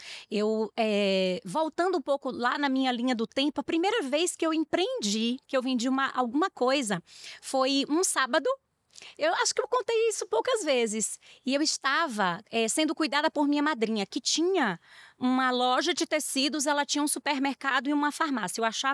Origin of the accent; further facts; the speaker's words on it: Bahia, Brazil; Eu sou baiana, filha de seu Jadi e Dona Ildete, nascida numa cidade que fica a 530 quilômetros da capital baiana.